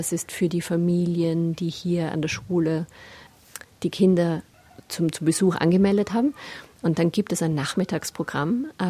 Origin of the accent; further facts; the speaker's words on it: Austria; ich bin eben aus Österreich und ich bin mit Büchern von Christine Nöstlinger aufgewachsen.